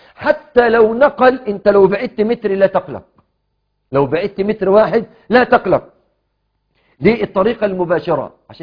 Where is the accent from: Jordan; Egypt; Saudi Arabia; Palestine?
Egypt; والحالة الحالات اللي ماتت عندنا في مصر سببها كده